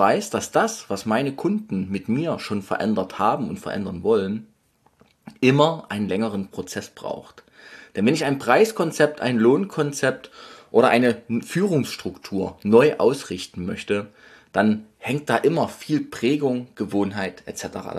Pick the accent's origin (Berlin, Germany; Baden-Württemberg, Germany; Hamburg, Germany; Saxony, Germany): Saxony, Germany; Leipzig; ich bin ja Leipziger